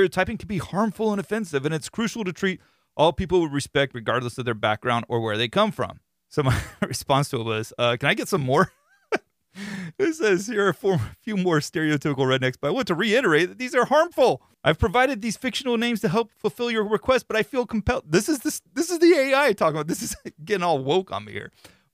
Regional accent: Florida, United States; which I don't necessarily like being associated with criminal activities because I'm from Florida.

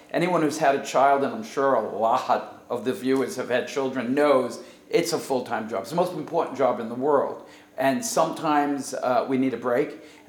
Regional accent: Brooklyn, New York, United States; And I grew up in Brooklyn, New York, moved to Jersey.

